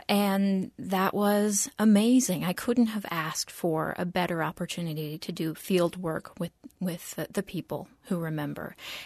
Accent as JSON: {"language": "English", "town": "Leavenworth", "region": "Kansas", "country": "United States", "tie": "born or raised there", "said": "My hometown's Leavenworth, and I grew up there, but most of my family is actually out from Riley County, out by Manhattan."}